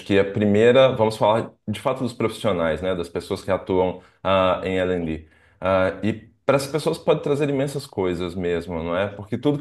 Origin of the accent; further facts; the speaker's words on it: Belo Horizonte, Minas Gerais, Brazil; now in Lisbon, Portugal; A minha pronúncia, de fato, de onde sou, não é? Sou do Brasil, de Belo Horizonte, a terra do pão de queijo